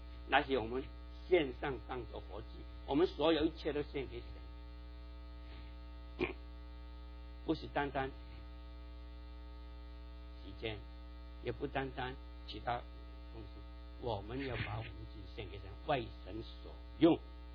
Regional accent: Guangdong, China; accent: Cantonese; 讲到钱的伤感情嘛，我们广东话说。

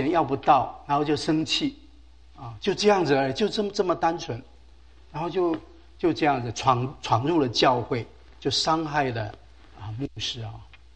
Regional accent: Chiayi County, Taiwan; 那他就在嘉义的一个水上教会啊，那个地方叫水上教会啊。那个地方离我家乡不远啊

